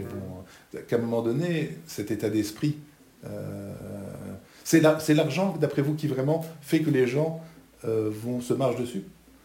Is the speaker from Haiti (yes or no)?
no; France; now in Belgium; même si je suis français, je réside pour l'instant en grande partie en Belgique.